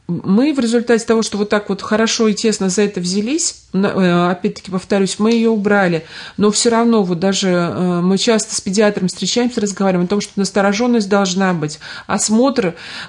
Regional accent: Kazakhstan; вот я из Казахстана

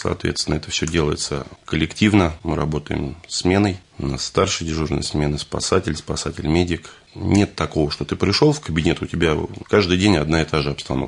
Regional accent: Ramenskoye, Moscow Oblast, Russia; born there; Родился в Раменском, работал на РПЗ, учился, соответственно, работал, пошел служить в армию, отслужил, вернулся.

